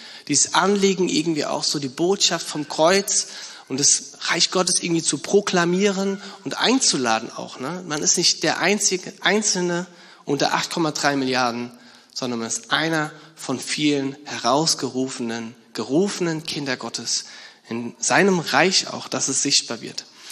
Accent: Rhineland-Palatinate, Germany; ich komme aus der Nähe von Mainz

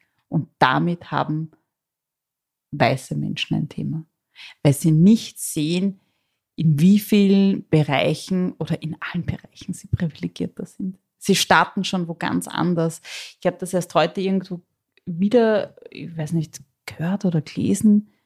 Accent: Austria; also es ist meine Heimat, ja.

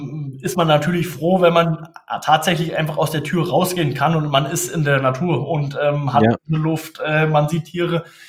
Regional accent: Hesse, Germany; ich bin natürlich aus der Rhön, ich komme aus der Rhön, ich bin hier aufgewachsen in der Nähe von Thann.

